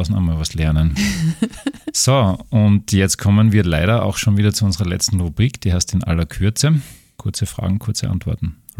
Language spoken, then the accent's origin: German; Graz, Styria, Austria; ich komme aus Graz, süß.